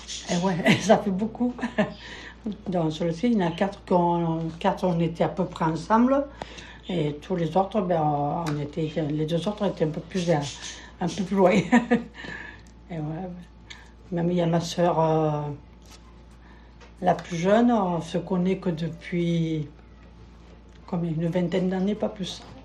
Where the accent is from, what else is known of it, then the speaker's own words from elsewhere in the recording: Alleins, Provence-Alpes-Côte d'Azur, France; born there; je suis née dans les Bouches-du-Rhône, d'un petit bled qui s'appelle Alens, je ne sais pas si vous connaissez.